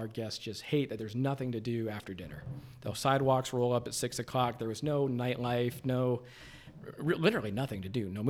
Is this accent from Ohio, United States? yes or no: yes; Berlin, Ohio, United States; I grew up in Berlin, Ohio, so that's Amish country, as you know. We're both native to that area.